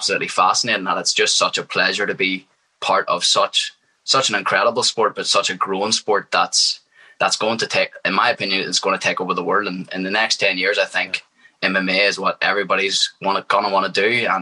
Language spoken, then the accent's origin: English; Northern Ireland, United Kingdom; I live in Northern Ireland here, but I identify as being Irish, and then you've got other people who identify as being British, and then you've got other people who identify as being just Northern Irish. So, like, people from here don't even know